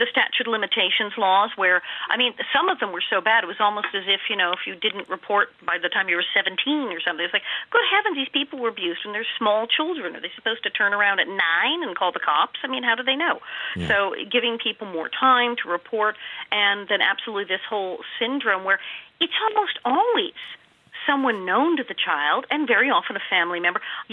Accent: Ireland; absolutely we're Irish as can be.

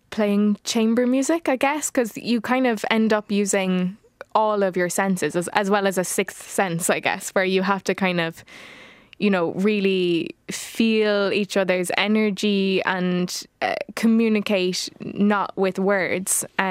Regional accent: Cork, County Cork, Ireland; a pleasure for me to come back to Cork and share my favourite music and my favourite musicians with my hometown.

